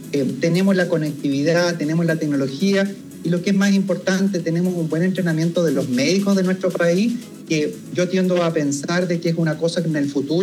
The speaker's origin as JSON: {"language": "Spanish", "country": "Chile", "said": "como médico chileno"}